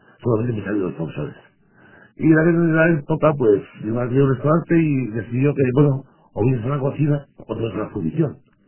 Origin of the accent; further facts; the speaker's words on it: Elorrio, Basque Country, Spain; Vengo de Lorrio.